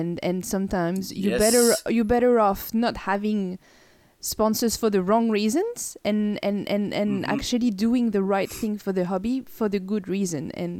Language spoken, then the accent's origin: English; France; I had to plug my laptop because again, I'm from France.